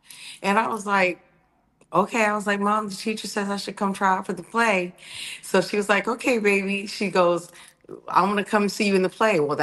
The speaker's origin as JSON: {"language": "English", "town": "Dayton", "region": "Ohio", "country": "United States", "tie": "born there", "said": "I was born in Dayton, Ohio. My dad was in the military, and so we used to travel around a lot."}